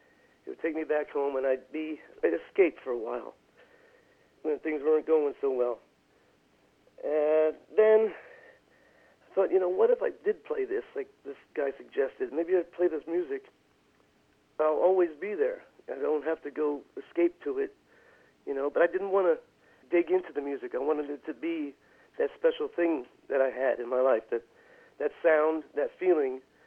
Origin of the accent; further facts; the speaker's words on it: Freehold, New Jersey, United States; I'm from Freehold, you know, from the story.